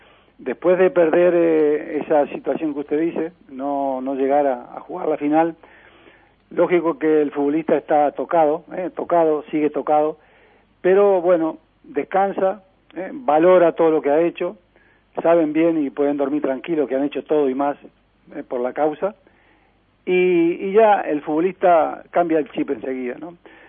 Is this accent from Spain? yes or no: no; Uruguay; como buenos uruguayos, poco pero buenos